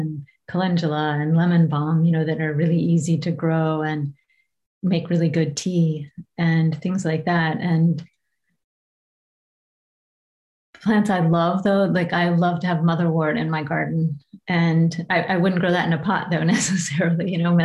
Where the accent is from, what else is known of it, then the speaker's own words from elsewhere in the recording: West Virginia, United States; and I'm from West Virginia, and it reminds me of sort of that Appalachian forest.